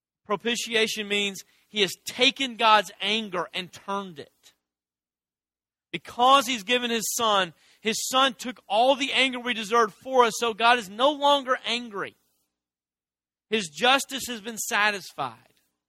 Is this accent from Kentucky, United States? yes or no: no; Dresden, Tennessee, United States; When I was 17, I grew up in Dresden, Tennessee. As you probably have assumed by the fact that you've never heard of it, there's nothing to do there.